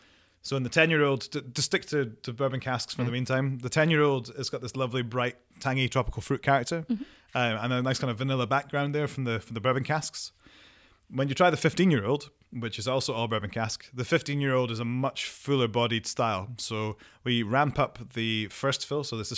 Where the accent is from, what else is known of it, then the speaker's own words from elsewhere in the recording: Scotland, United Kingdom; I'm from Angus, so it was my local distillery when I grew up.